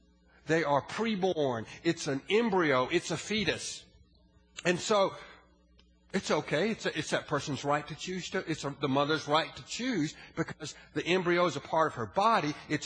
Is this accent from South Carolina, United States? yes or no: yes; Orangeburg, South Carolina, United States; also born or lived in Winston-Salem; when I was growing up in Orangeburg, South Carolina, in Winston-Salem, North Carolina, as an adult